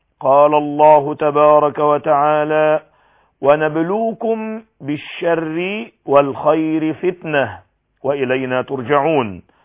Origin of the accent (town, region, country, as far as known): Egypt